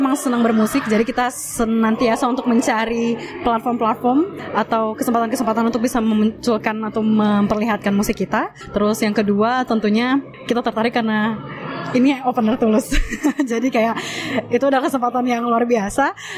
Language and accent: Indonesian; Indonesia; now in Australia; Karena kita berasal dari Indonesia dan kita juga diaspora di sini